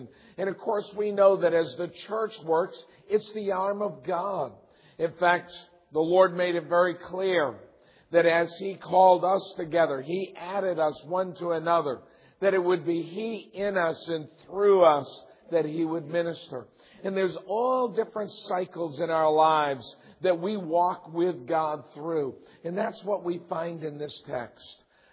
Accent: Massachusetts, United States; I grew up in Massachusetts on an old dairy farm.

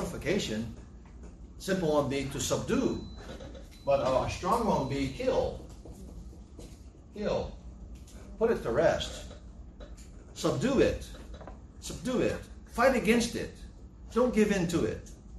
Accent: Hawaii, United States; You understand, because I'm Hawaiian. I take my time.

